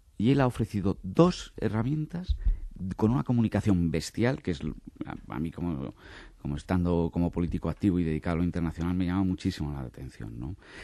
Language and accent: Spanish; Ávila, Castile and León, Spain; pero bueno, soy de Ávila